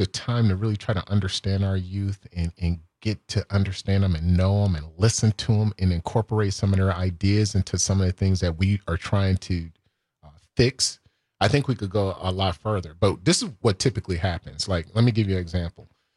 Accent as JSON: {"language": "English", "town": "Milwaukee", "region": "Wisconsin", "country": "United States", "tie": "born or raised there", "also_born_or_lived": "Boston / New York"}